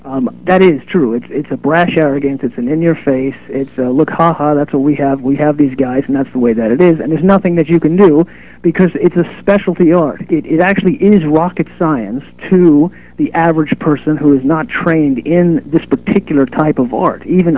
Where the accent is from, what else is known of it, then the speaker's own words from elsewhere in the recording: United States; since I'm an American, I thought there might be images within the United States somewhere.